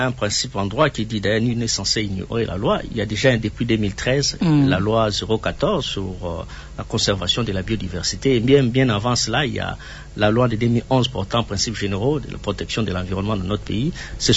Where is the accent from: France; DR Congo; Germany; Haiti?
DR Congo; Kinshasa; à l'époque, moi j'étais encore trop jeune, je suis natif de Kinshasa